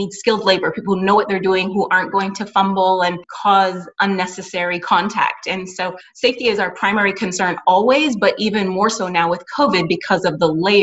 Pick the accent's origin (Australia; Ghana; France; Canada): Canada; moved away as an adult; also born or lived in Britain; now in United States; I am originally Canadian and moved to Britain after I finished my studies, and then I lived there for 18 years.